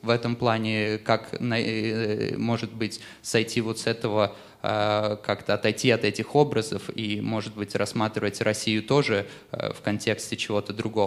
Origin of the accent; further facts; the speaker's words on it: Estonia; я из Эстонии, как раз вот приехал в Москву налаживать диалог.